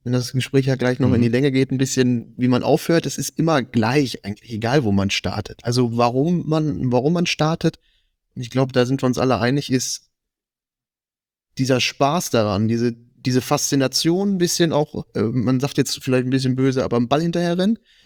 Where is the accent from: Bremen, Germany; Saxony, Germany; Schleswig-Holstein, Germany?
Saxony, Germany; Ottendorf-Okrilla; Ich komme aus Ottendorf-Okrilla.